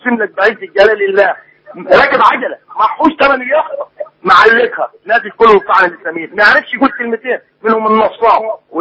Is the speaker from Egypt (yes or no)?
yes; Upper Egypt, Egypt; وراحوا تراجعوا عندنا في الصعيد وتلموا حوالين مديريات الامن